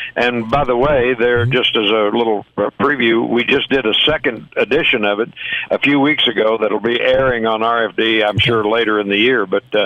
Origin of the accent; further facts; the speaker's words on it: Elizabethtown, Kentucky, United States; Well, we'll begin in my home state of Elizabethtown, Kentucky.